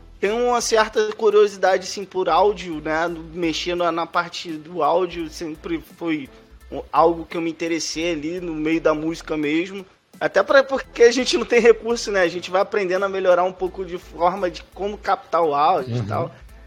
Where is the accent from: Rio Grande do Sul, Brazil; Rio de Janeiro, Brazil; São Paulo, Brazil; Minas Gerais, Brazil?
Rio de Janeiro, Brazil; Belford Roxo; Somos de Belfor Roxo, cria de Belfor Roxo, bairro do Heliópolis.